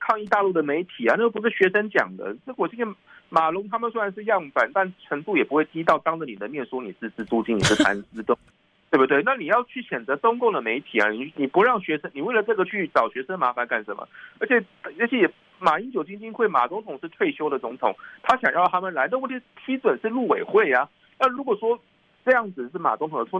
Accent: Taiwan

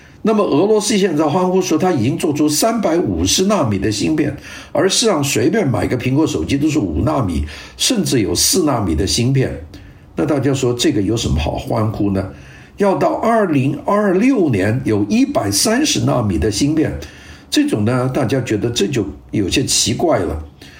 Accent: China; 我们中国人讲的轻舟已过万重山

